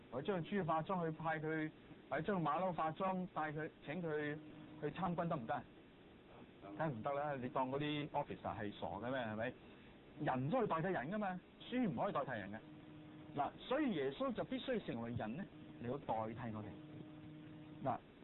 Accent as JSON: {"language": "Cantonese", "country": "China", "said": "我们中国人人生七十古来稀"}